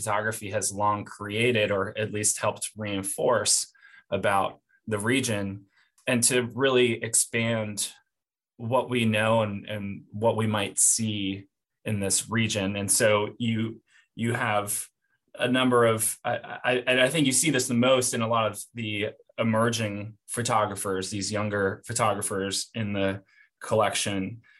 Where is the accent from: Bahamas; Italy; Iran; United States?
United States; Northeast; moved away as an adult; now in Georgia, United States; I'm not from the South. And so I'm also very mindful of, you know, you have this person who moved from the Northeast to Georgia several years ago